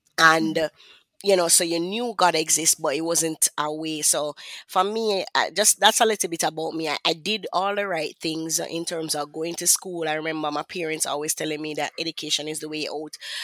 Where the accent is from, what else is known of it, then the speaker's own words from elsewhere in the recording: Kingston, Jamaica; Well, I am from Kingston, Jamaica. So I probably speak a little faster than the average folk. But yes, I'm from Kingston, Jamaica.